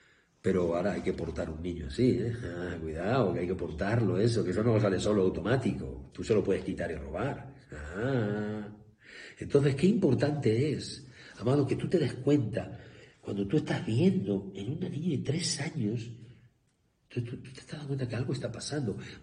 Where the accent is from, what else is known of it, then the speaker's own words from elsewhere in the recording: Spain; yo estoy aquí, amado, no para inutilizar y juzgar a mi país, España.